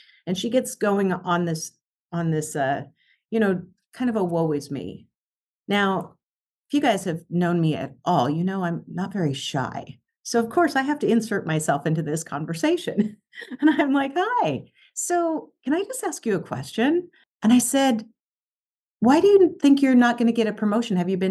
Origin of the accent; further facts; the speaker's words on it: Spokane, Washington, United States; So I could use the gym here in my hometown of Spokane.